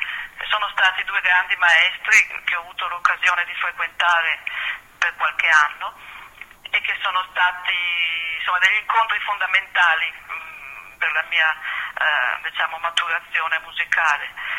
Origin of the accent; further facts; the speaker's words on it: Verona, Veneto, Italy; also born or lived in Milan; now in Lake Garda, Italy; Sono nata a Milano il 20 luglio 1955, però ho sempre abitato a Verona, dove abitavano da sempre i miei genitori. La mamma era milanese e da poco mi sono trasferita sul Lago di Garda